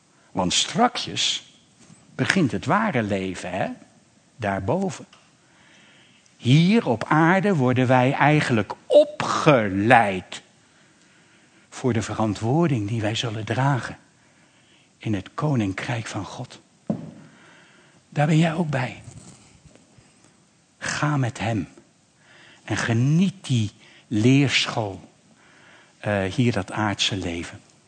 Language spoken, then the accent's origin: Dutch; Netherlands; Ja, ik ben een Nederlander. Ja, ik ben een vliegende Hollander.